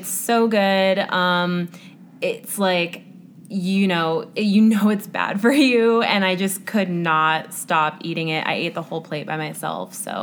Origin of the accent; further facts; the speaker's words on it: Chicago, Illinois, United States; and I'm from Chicago originally